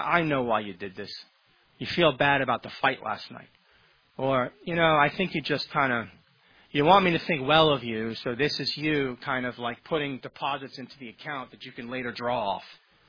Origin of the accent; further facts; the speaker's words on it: New York, United States; Which is ironic because I'm from New York, but...